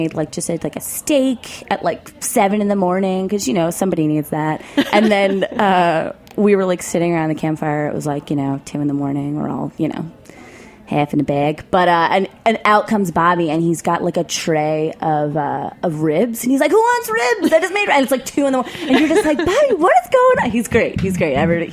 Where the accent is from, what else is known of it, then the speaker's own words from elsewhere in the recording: Queens, New York, United States; So, you know, I'm from New York. I'm from Queens.